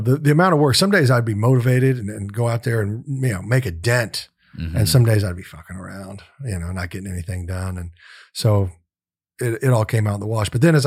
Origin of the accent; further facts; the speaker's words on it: Kansas City, Missouri, United States; also born or lived in Louisville, Kentucky; I was born in Louisville, Kentucky, because my dad was selling insurance there. And then he finally got the transfer he kept putting in for was to get back to Kansas City.